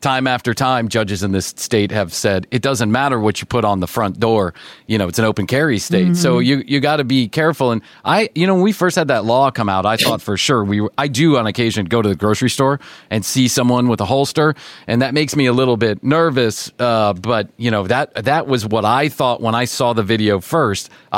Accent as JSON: {"language": "English", "town": "Chicago", "region": "Illinois", "country": "United States", "tie": "born or raised there", "said": "I grew up in Chicago, and so, I mean, we didn't see guns. That's not what we saw. But you come down here to Georgia"}